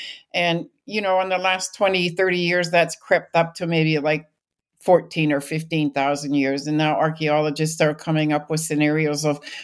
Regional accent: British Columbia, Canada; moved away as an adult; And I grew up in British Columbia. And in 1988, I was leaving British Columbia.

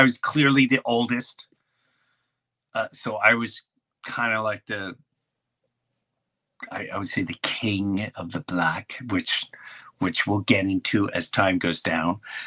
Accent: Valley Stream, New York, United States; Today goes back to where I grew up in Valley Stream, Long Island, in the late 70s or early, I moved to Jefferson Avenue in 1973, I believe.

